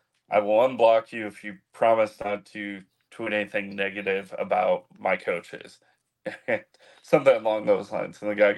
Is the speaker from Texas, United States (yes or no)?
no; Des Moines, Iowa, United States; that meant a lot to me because I grew up in Des Moines.